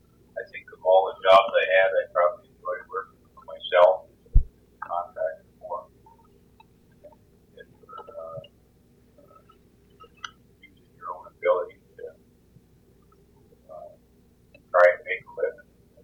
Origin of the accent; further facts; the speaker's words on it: Marquette, Michigan, United States; born there; I was born in Marquette, so Ishpeming and Nagani